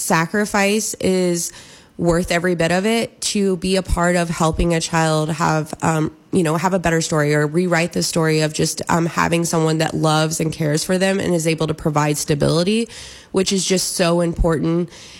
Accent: Knoxville, Tennessee, United States; Yeah, I was born and raised in the Knoxville area

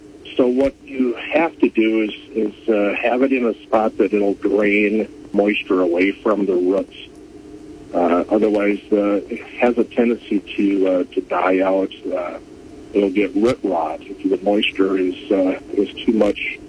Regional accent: Wisconsin, United States; moved away; As I was growing up in Wisconsin, they're hooking up to the planter and going out to the field.

